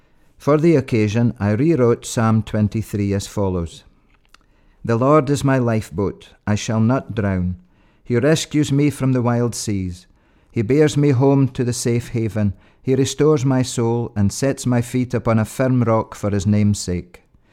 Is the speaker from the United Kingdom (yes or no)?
yes; Fraserburgh, Scotland, United Kingdom; I'm from Fraserburgh, which is a major fishing port. I'm from a family with generations of fishermen.